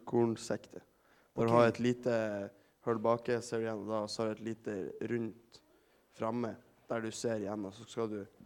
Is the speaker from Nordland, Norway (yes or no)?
yes; Ørnes, Nordland, Norway; Jeg kommer fra Ørnes, 15 år. Går videregående I Glomfjord.